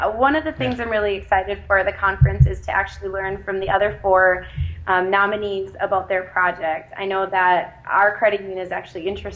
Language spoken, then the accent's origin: English; Melrose, Minnesota, United States; this is my hometown, Melrose, Minnesota. I absolutely love it here.